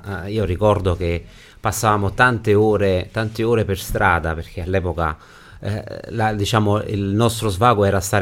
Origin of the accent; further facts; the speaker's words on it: Naples, Campania, Italy; Poi essendo napoletano c'era molto dialetto napoletano.